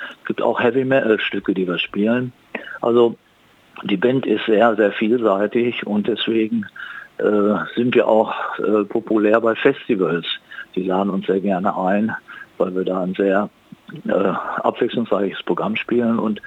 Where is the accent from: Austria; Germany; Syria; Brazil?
Germany; Duisburg, North Rhine-Westphalia; Duisburg am Rhein.